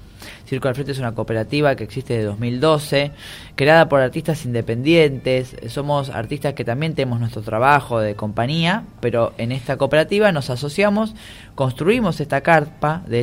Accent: Luján, Buenos Aires Province, Argentina; Yo soy de Luján. Nacido, criado, toda mi familia... todo de acá

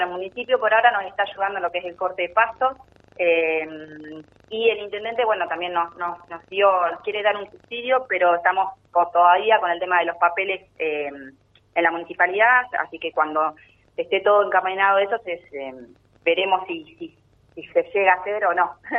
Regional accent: Olivera, Buenos Aires, Argentina; Como decís vos, nosotros somos de Olivera, del pueblo

